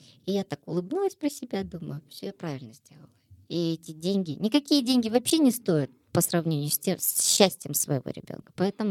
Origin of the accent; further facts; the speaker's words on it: Kazakhstan; я успокоилась как мама и как патриот, как гражданин, в общем, как казашка